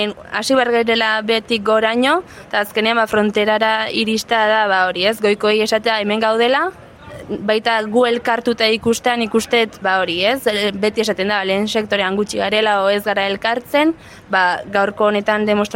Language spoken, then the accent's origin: Basque; Azpeitia, Basque Country, Spain; Azpeititik natarne.